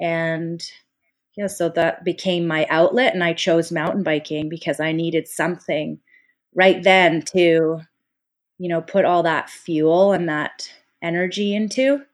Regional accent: North Vancouver, British Columbia, Canada; I think while I grew up in Lynn Valley, right? So on the North Shore of Vancouver.

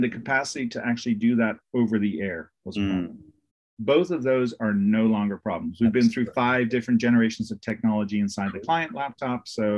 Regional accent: Ireland; now in United States; I am Irish. I have a phobia. It is a phobia about snakes. That's St. Patrick's fault. He banished all the snakes from Ireland. So I now live in America.

